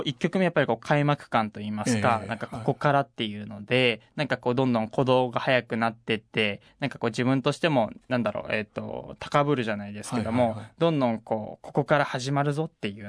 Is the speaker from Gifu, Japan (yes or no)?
yes; Gifu, Japan; この時そうです、岐阜、地元岐阜なんですけども、岐阜にいまして